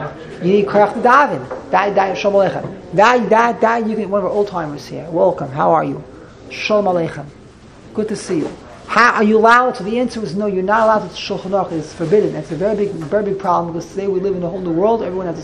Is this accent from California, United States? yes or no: no; Flatbush, New York, United States; that's how I remember it being done in my early days growing up in Flatbush.